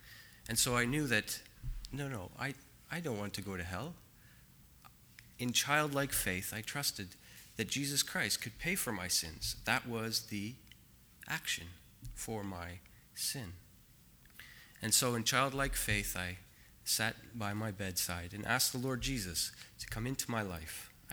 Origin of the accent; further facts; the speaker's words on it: Canada; I am from Canada. If you don't know where Canada is